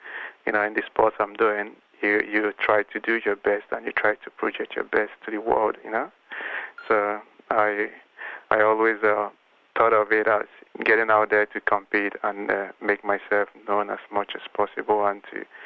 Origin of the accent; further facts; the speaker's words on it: Australia; It doesn't matter if you're, you know, a Nigerian or if I'm Australian.